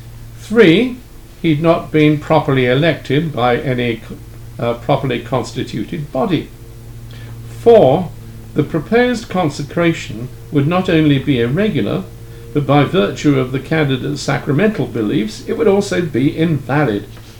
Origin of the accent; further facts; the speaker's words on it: United Kingdom; moved away as an adult; now in United States; Anglican traditionalist movement began soon after our family arrived here early in 1980. Initially, being a Brit, I didn't have much of a dog in the fight